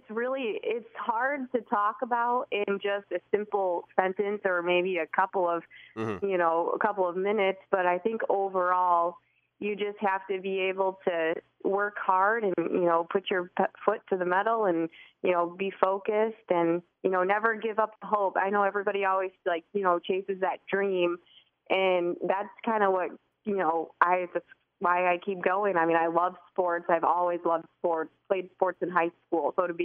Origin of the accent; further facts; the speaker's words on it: Potterville, Michigan, United States; To leave mid-Michigan because that's my home. You know, I'm from Potterville, so being from there, you know, that's my hometown, East Lansing and, you know, the mid-Michigan area.